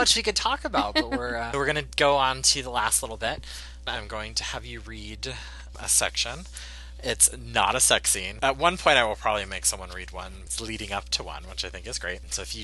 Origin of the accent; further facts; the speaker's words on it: North Carolina, United States; I'm from North Carolina, which is a pretty conservative state